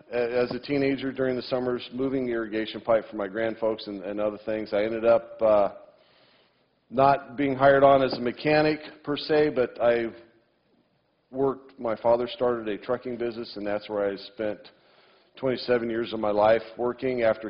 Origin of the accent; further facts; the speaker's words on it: Oregon, United States; Anyway, yes, I grew up in Oregon, spent all but 1 year of my life there.